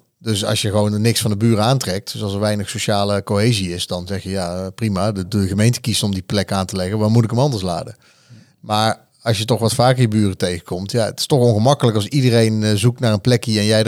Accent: Germany; Dutch is a second language; Nee, in Duitsland, waar ik ben opgegroeid, daar kunnen mensen ook gewoon auto rijden.

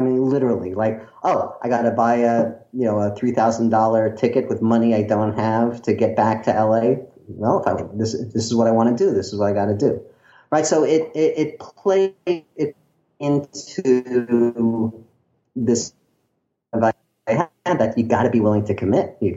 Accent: Brooklyn, New York, United States; accent: Brooklyn; my Brooklyn accent is behaving itself well at the moment.

